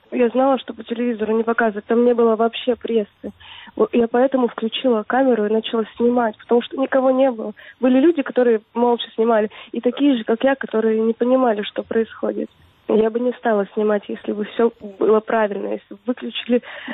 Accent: Western Siberia, Russia; Я сама из Западной Сибири

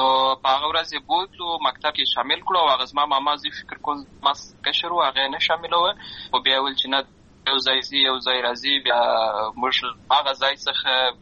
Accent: Lashkar Gah, Helmand, Afghanistan; also born or lived in Uruzgan; زه په اصل کې د اروزګان ولایت یم، اما زه په هلمند ولایت لشکرګاه کې پیدا شوی یم، اما د لوی سوی یم، همالته مې ښوونځی لوستی ده،

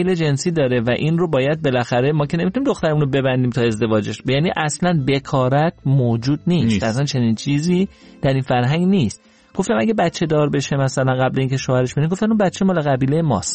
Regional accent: Iran; ما که ایرانی هستیم

